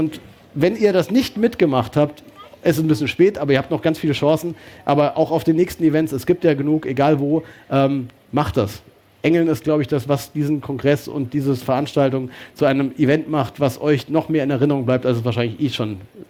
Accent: Mecklenburg-Vorpommern, Germany; Und die Mecklenburger, ich bin ja Mecklenburger Ultra, haben auch dieses Mal wieder alles gerockt

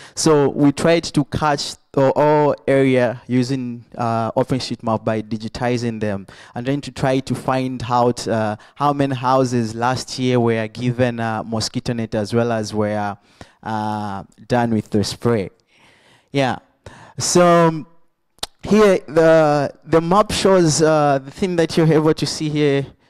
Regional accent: Zambia; I'm from Zambia.

